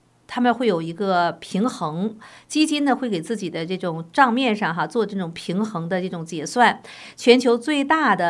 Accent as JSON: {"language": "Chinese", "country": "United States", "said": "所以现在呢，对日本来讲，对欧洲来讲哈，我们美国人是很有钱的"}